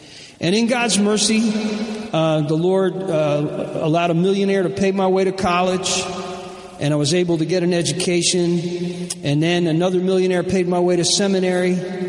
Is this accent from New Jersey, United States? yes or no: yes; Newark, New Jersey, United States; also born or lived in Memphis, Tennessee; I was born in Memphis, Tennessee. Father and mother broke up. And my father put my mother and us kids on the train to Newark, New Jersey.